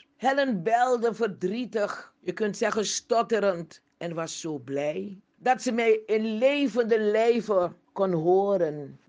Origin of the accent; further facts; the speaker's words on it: Suriname; born there; Suriname, mijn geboorteland. Een land waarop ik trots ben.